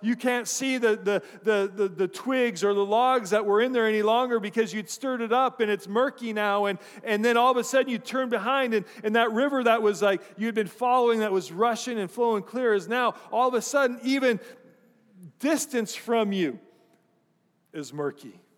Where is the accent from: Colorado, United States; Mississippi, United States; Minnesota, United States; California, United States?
Colorado, United States; growing up in Colorado, we would go hiking often up in the mountains